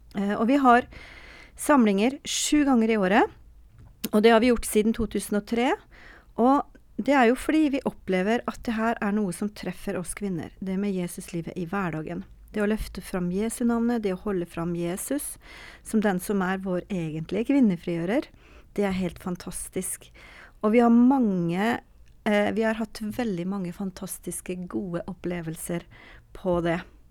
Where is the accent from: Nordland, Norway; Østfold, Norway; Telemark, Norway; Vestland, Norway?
Østfold, Norway; moved away as an adult; now in Ålesund, Norway; vi bor i Ålesund og er pastorpar i Pinsekirka på Moa. Men egentlig så kommer jeg fra Østfold, og det røper jo vel dialekten min, tenker jeg, men jeg har bodd i Ålesund hele mitt voksne liv da.